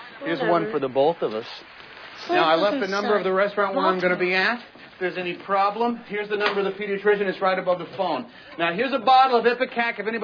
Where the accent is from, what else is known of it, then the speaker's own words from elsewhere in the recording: Baltimore, Maryland, United States; It's important that you agree with me on that because I'm from Baltimore.